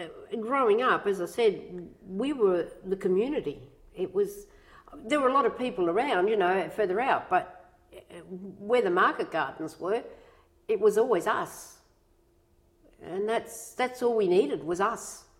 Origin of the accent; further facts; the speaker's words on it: Australia; I said, well, I'm Australian of Italian parentage, heritage or background. Oh, okay. Why aren't you Italian? I said, because I was born here.